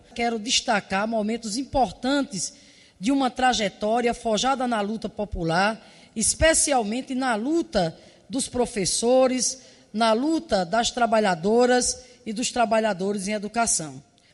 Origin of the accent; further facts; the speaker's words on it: Rio Grande do Norte, Brazil; lá no Nordeste, lá no meu estado, com a expansão extraordinária da Universidade Federal do Rio Grande do Norte